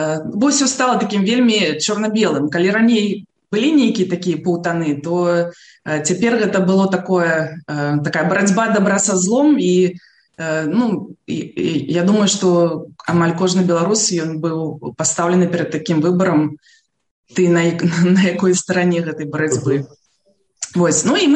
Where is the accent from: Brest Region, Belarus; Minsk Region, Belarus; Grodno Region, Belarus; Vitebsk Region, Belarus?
Minsk Region, Belarus; Minsk; now in abroad; я нарадзілася і вырасла ў Мінску, навучалася ў французскай гімназіі, потым скончыла беларускі эканамічны універсітэт.